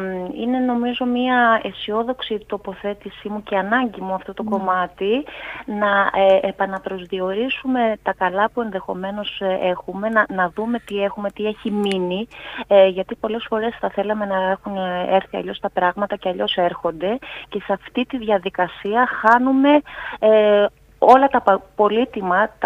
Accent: Drama, Eastern Macedonia and Thrace, Greece; Είχα την μεγάλη χαρά να το ηχογραφήσω στην πόλη μου, τη Δράμα, όπου και πέρασα αυτό το χρονικό διάστημα

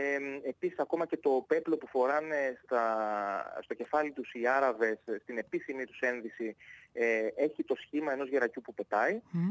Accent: Thessaloniki, Central Macedonia, Greece; Είμαι και εγώ ιδιαίτερα χαρούμενος και συγκινημένος που έρχομαι ως Θεσσαλονικιός

